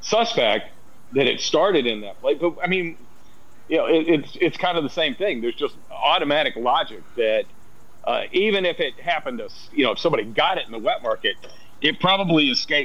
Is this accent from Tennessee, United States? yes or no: yes; Memphis, Tennessee, United States; Cities in Tennessee, when I grew up in Memphis, which is not Nashville, but one of the things that they do share is the inability to deal with the weather.